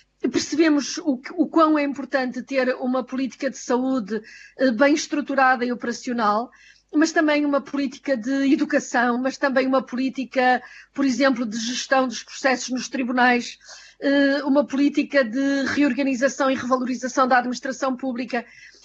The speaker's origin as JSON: {"language": "Portuguese", "country": "Portugal"}